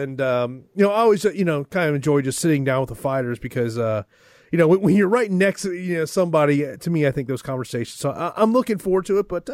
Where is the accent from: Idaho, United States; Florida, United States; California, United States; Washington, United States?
Florida, United States; Tampa; the opening fight main card ESPN Plus here in my hometown, Tampa.